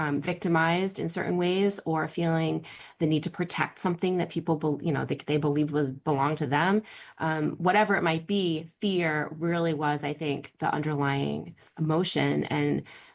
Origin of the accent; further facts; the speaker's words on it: Massachusetts, United States; I'm from Massachusetts, and I actually did a slightly different recruitment strategy in Massachusetts.